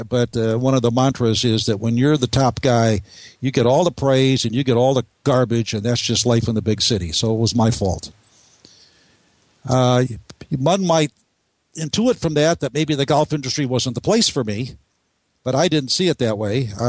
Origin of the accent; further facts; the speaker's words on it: New York, United States; Upstate New York, and the dairy country